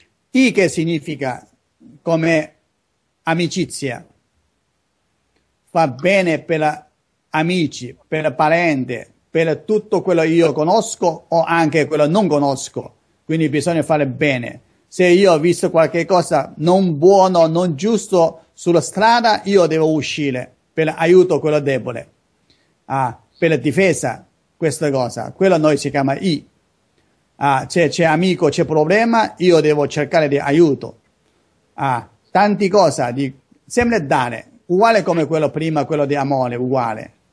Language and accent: Italian; China; Italian is a second language; now in Italy; Per esempio io sono cinese, io devo sempre dentro c'è il mio stato. Come io oggi sempre stato Italia, 20 anni d'Italia